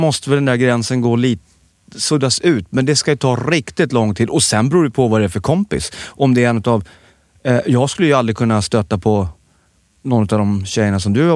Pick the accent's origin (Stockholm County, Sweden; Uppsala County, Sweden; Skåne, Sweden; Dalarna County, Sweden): Stockholm County, Sweden; Rimbo; Men jag snattade faktiskt suddgum när jag var liten i våran leksaksaffär hemma i Rimbo.